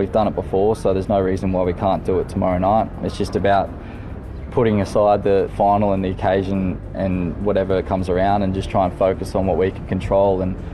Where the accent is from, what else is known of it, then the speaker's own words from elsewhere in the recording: Queensland, Australia; I'm fortunate enough to play a lot of club cricket with Brownie growing up in Queensland, so I've seen it before